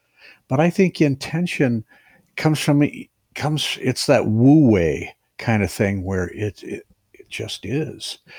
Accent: Ohio, United States; moved away as an adult; I'm from Ohio.

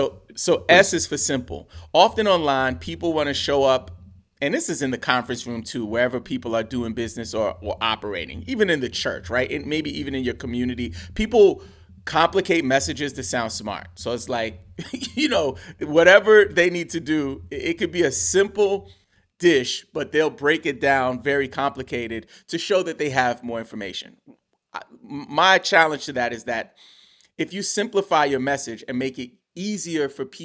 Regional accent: New York City, New York, United States; my parents were immigrants, right? So I grew up in New York City, clueless to my socioeconomic status.

